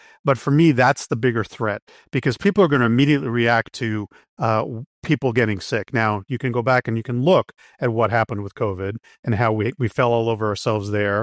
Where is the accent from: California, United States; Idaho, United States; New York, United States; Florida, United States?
California, United States; and I live in Virginia, I'm from California